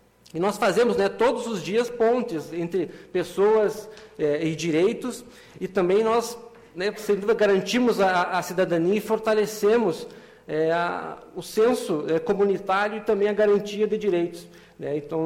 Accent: Frederico Westphalen, Rio Grande do Sul, Brazil; Sou natural de Frederico, assim, com muito orgulho, então também é a minha casa.

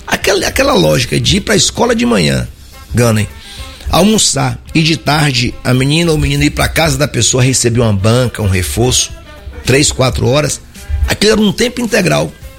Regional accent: Aiquara, Bahia, Brazil; born there; Eu nasci em Aiquara, todo mundo sabe, no interior. Um lugarzinho pequeno, rapaz.

